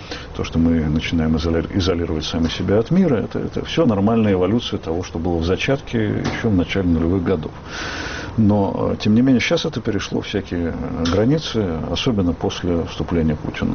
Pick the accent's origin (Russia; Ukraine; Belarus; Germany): Germany; Russian is a second language; Нет, я немец.